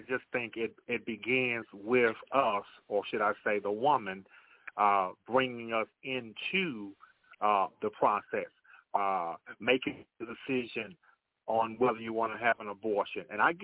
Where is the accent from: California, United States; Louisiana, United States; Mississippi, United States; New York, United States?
Mississippi, United States; now in Chicago, United States; And I grew up in Mississippi, not far from the murder site of Emmett Till, about 8 miles from that site.